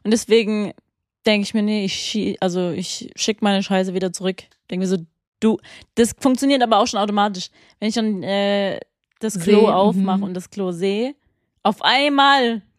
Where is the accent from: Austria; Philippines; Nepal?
Philippines; Weil wir sind halt auf den Philippinen aufgewachsen.